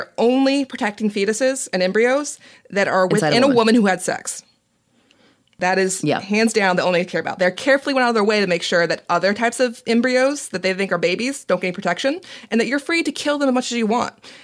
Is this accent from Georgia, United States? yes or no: yes; Georgia, United States; I'm from Georgia. I have lots of friends in Georgia.